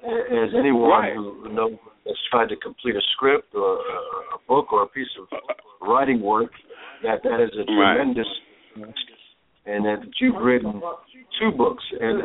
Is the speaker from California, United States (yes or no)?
no; New Jersey, United States; I'm all American, brought up in Jersey … the whole nine